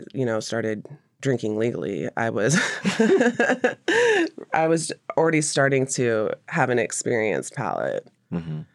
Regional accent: Nome, Alaska, United States; moved away as an adult; I'm originally from Nome. And I moved here when I turned 18 in about 2008, and I've been here ever since.

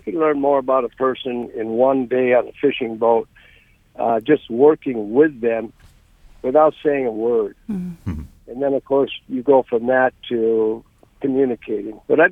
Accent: Petersburg, United States; born there; I was born here in Petersburg. I'm 85.

